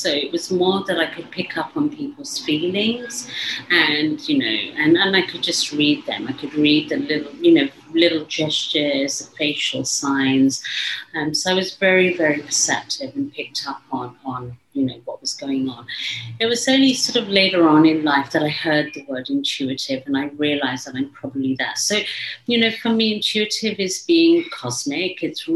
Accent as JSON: {"language": "English", "region": "England", "country": "United Kingdom", "tie": "born or raised there", "also_born_or_lived": "India / Africa", "said": "So I grew up in England, but I'm originally from India, but born in Africa."}